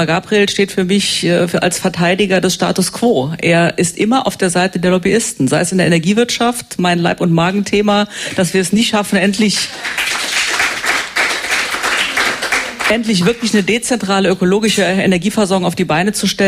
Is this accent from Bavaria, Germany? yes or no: no; Saarland, Germany; Ich bin an der französischen Grenze groß geworden als Saarländerin.